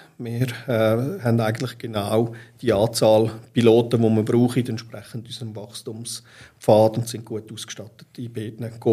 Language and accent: German; Beromünster, Lucerne, Switzerland; Aufgewachsen bin ich im Raum Beromünster, dort hat es einen grossen Radiosender gehabt, auch der hat fasziniert.